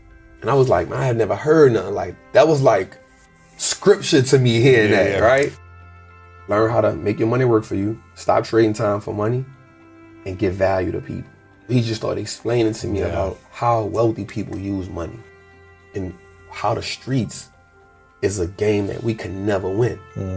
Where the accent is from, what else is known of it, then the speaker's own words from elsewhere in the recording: New Orleans, Louisiana, United States; You know, born and raised in New Orleans, first and foremost, but there's a part of New Orleans that also gets a lot of light, which is it being the murder capital, high crime, right?